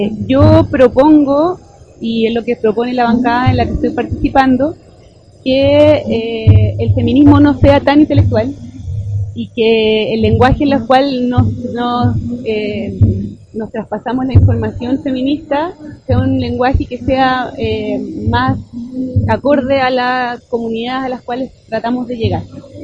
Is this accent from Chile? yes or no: yes; Santiago, Santiago Metropolitan Region, Chile; vengo de Chile, de Santiago de Chile, la capital